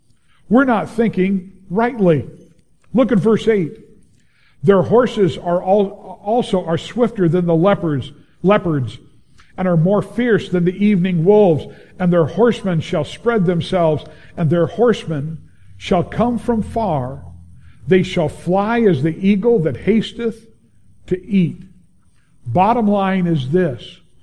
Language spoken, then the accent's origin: English; United States; I love America. I am an American.